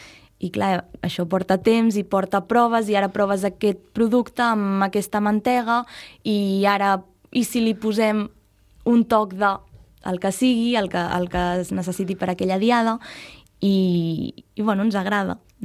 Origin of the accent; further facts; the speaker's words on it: Bellvei, Catalonia, Spain; la Gemma i jo, totes dues, som de Bellvei